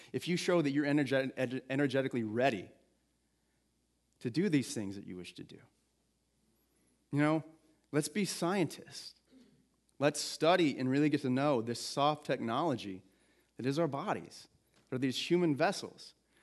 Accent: Marble Falls, Texas, United States; Growing up in Marble Falls, Texas, for some reason, I was just on the main streets of Marble Falls.

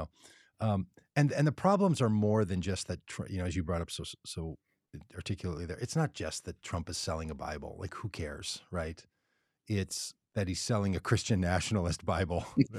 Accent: Minnesota, United States; singing at the top of my voice as a Minnesotan from the lakes of Minnesota.

